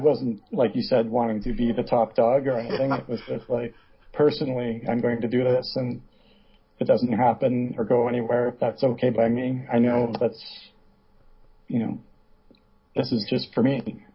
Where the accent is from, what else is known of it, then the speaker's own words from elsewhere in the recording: Pembroke, Ontario, Canada; now in Ottawa, Canada; Right now it's Thanksgiving weekend in Canada, so I'm in my hometown visiting.